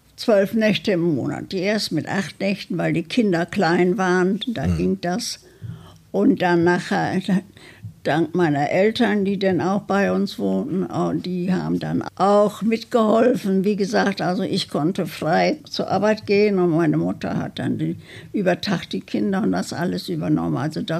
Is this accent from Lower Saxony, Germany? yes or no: yes; Lower Saxony, Germany; ich bin ein Landmensch, kann man wohl sagen. Ich bin auf dem Lande geboren und groß geworden in Ostfriesland